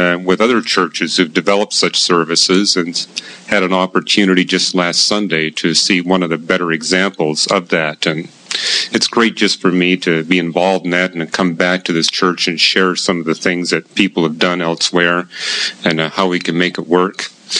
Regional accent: Canada; I had to keep telling people I'm Canadian, I'm not American

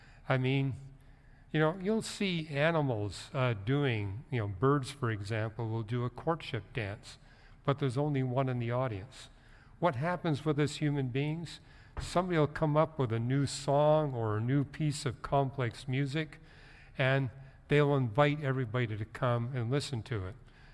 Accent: Vancouver, British Columbia, Canada; Growing up in Canada in the 1950s, they noticed that the hard sciences were dominated by people from wealthy homes. And I grew up in a really poor family in the slums of Vancouver.

